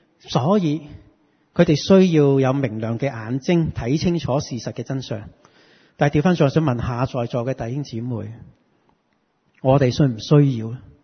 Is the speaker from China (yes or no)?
yes; China; 这些价值观其实今天不经不觉都植根在这个我们中国人的传统里面。